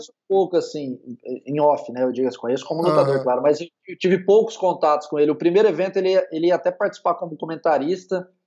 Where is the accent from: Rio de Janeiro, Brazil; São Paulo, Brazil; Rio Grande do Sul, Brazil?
São Paulo, Brazil; eu moro longe demais, eu sou do interior de São Paulo, pra ir pra Floripa é longe.